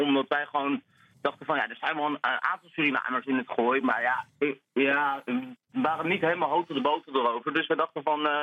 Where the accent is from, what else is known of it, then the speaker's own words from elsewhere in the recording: Laren, North Holland, Netherlands; Ik ben opgegroeid in Laren. op de Oud-Larenmerweg destijds.